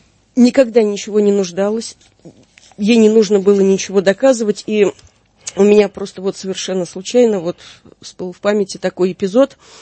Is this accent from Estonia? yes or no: no; Russia; А потом, когда узнали, что я из России